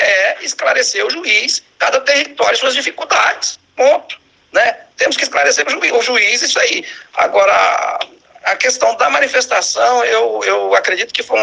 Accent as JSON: {"language": "Portuguese", "town": "Itaúnas", "region": "Espírito Santo", "country": "Brazil", "said": "eu sou de Itaúnas, tento fazer o meu melhor aqui em Itaúnas"}